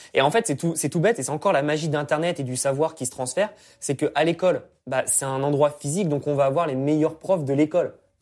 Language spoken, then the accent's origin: French; Île-de-France, France; J'ai toujours grandi en région parisienne, jamais habité à Paris même. Et là, j'habite dans le 77, donc entre Paris et Disney. Mais pour les Parisiens, je ne suis pas un Parisien.